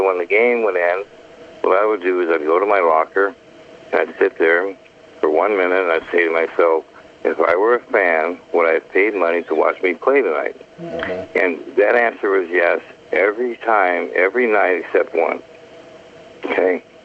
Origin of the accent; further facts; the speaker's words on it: Canada; Yeah, I'm actually Canadian. My last name when I was born was … my grandfather and my uncle